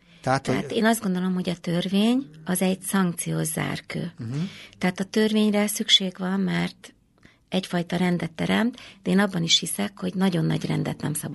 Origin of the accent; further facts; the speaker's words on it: Tatabánya, Komárom-Esztergom, Hungary; Én tatabányai vagyok